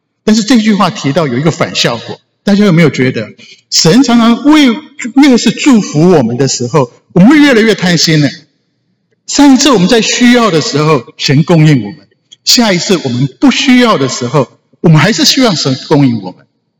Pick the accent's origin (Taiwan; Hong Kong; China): Taiwan; 我从台湾来，我稍微讲一下台语。